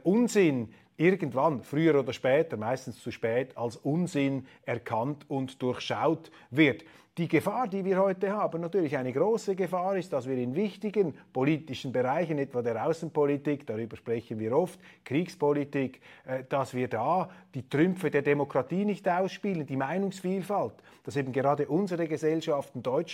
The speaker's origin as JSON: {"language": "German", "country": "Switzerland", "said": "also das ist für mich jetzt als Schweizer nicht mehr ersichtlich."}